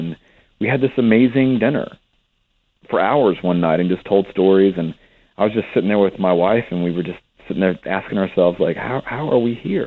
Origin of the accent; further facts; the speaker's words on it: North Carolina, United States; I'm from North Carolina. I wrote this book set in North Carolina.